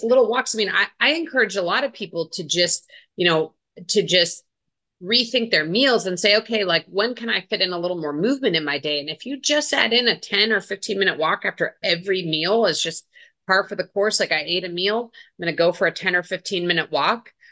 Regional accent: Colorado, United States; I grew up in Colorado where it snows

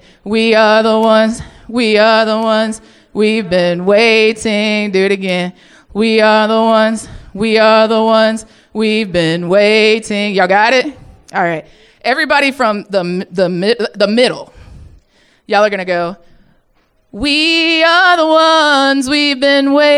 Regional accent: Tennessee, United States; I'm from Tennessee. We got a right-wing trifecta.

